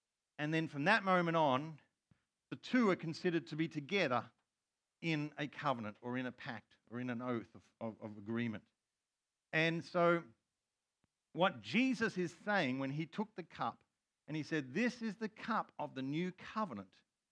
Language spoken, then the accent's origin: English; Australia; And therefore, as an Australian overseas, something happens to me, I can appeal to an embassy